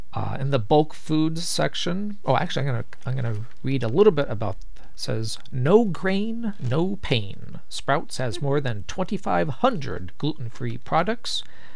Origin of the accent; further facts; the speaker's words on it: Corpus Christi, Texas, United States; born there; Now, I was born in Corpus Christi, Texas, so we had whoopie pies where I grew up.